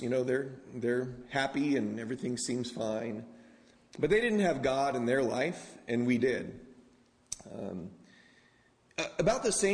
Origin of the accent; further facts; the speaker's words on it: San Diego, California, United States; Where I grew up in San Diego, California, my dad never went to college.